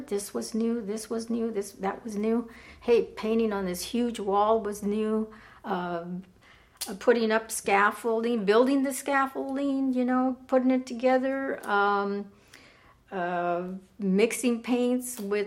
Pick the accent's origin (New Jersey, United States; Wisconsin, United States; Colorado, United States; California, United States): California, United States; I grew up here in the East Bay